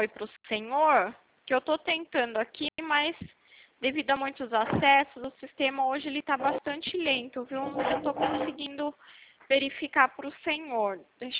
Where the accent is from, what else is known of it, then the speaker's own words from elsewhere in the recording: Sorocaba, São Paulo, Brazil; now in Itu, Brazil; Então, na verdade, sou de Sorocaba, né? Mas eu tô morando em Itu agora.